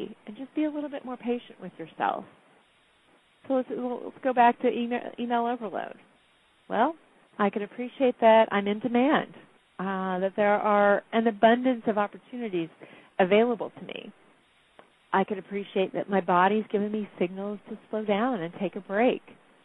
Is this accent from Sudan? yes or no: no; California, United States; It's, for me, as a Californian, And when I came and visited New York, it was always a tourist type thing.